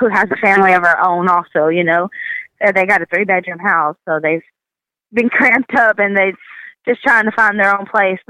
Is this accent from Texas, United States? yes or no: yes; Texas, United States; now in Alabama, United States; They've helped me when I moved to Alabama. I'm from Texas. They helped me when I moved here.